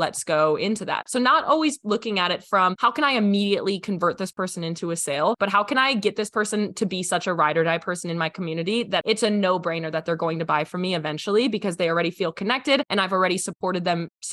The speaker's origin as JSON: {"language": "English", "town": "Milwaukee", "region": "Wisconsin", "country": "United States", "said": "I'm from Milwaukee, so everybody talks about Harley Davidson"}